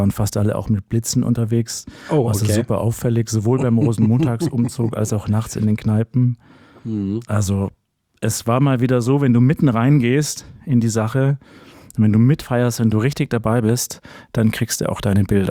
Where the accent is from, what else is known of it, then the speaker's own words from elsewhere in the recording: Baden-Württemberg, Germany; now in Hamburg, Germany; Also ich wohne in Hamburg, ich komme aus Süddeutschland, so aus dem schwäbisch-alemannischen Bereich und da bin ich als Kind immer aufgewachsen mit der alemannischen Fasnacht, die Fasnet, wie wir sagen